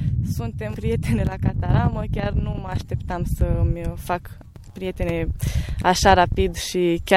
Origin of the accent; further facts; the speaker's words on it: Botoșani, Botoșani County, Romania; sunt din Botoșani și am 18 ani.